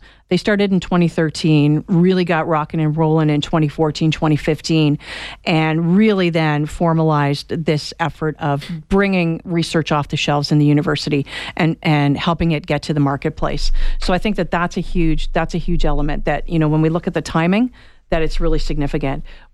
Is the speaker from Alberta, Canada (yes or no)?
no; Waterloo, Ontario, Canada; So I came from Waterloo, Ontario